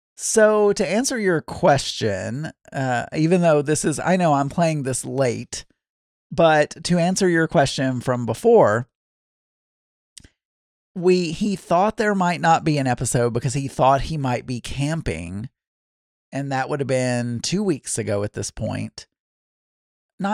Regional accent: Arkansas, United States; accent: Arkansas; Maybe it is my Arkansas accent and it is just an accent thing.

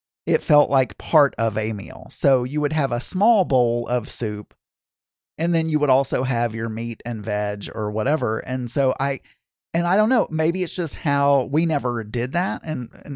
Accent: the South, United States; growing up in the South, there was a very specific formula to a meal.

